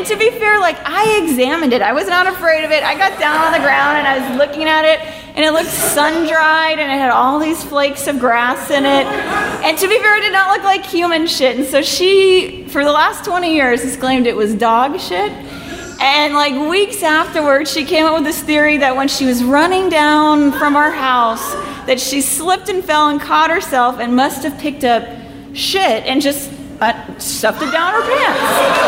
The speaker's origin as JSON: {"language": "English", "town": "Houston", "region": "Texas", "country": "United States", "tie": "born or raised there", "lives_now": "Austin, United States", "said": "she hates coming to Austin, because we grew up in Houston, and most of the kids that we grew up with moved here"}